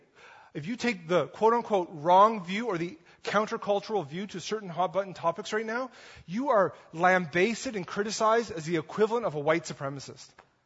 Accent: East Coast, United States; I grew up in the East Coast, pastored there for a few years, did my chunk of my schooling there.

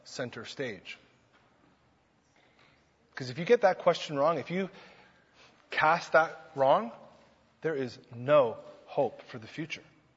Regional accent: East Coast, United States; I'm from the East Coast. Is that an expression, kettle of fish?

